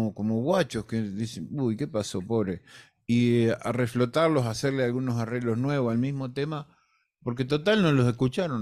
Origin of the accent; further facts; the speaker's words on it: Uruguay; moved away; yo soy muy uruguayo, ¿viste? Alguna gente me dice, ¿cómo hace tantos años vos todavía no seguís hablando, tenés cosas de uruguayo? Y digo, y sí, porque no quiero perderla